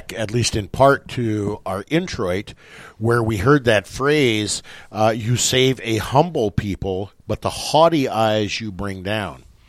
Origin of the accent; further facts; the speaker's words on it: West Point, United States; my life growing up in West Point